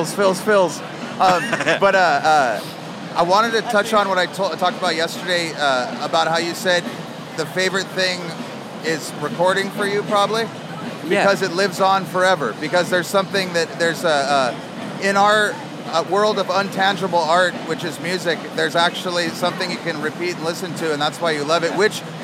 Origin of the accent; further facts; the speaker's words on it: Hawaii, United States; Because obviously, being from Hawaii … is basically like … in Hawaii in the 80s growing up.